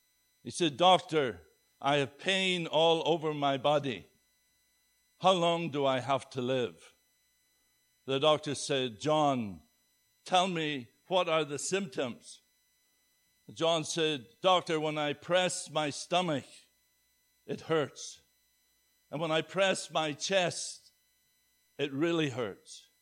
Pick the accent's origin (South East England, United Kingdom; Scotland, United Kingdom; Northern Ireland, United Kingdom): Northern Ireland, United Kingdom; I was born and raised in a little fishing village on the northeast coast of Ireland. Beautiful, beautiful place. Although growing up in Ireland in the 60s and 70s was not an easy experience.